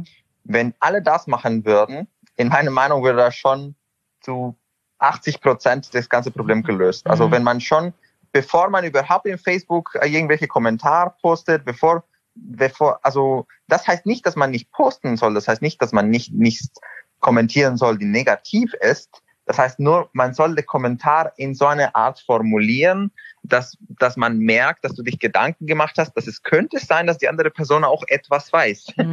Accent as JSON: {"language": "German", "country": "Mexico", "tie": "born or raised there", "moved": "yes", "said": "Also wenn man jetzt zum Beispiel in Mexiko, da wo ich aufgewachsen bin, guckt ein bisschen"}